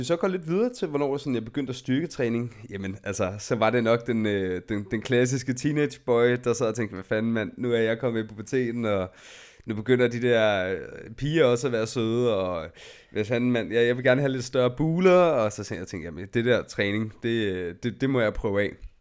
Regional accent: Gadevang, Capital Region of Denmark, Denmark; Jeg kommer op fra Nordsjælland af, op fra Hillerød, en lille by, der hedder Gadevang.

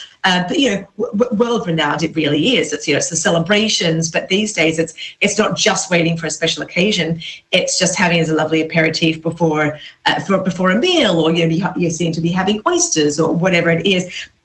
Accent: Australia; being Australian

